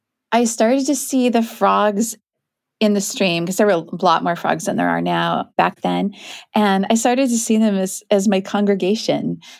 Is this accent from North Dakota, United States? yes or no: no; Kent, Washington, United States; So I grew up in Kent, which is a town outside of Seattle.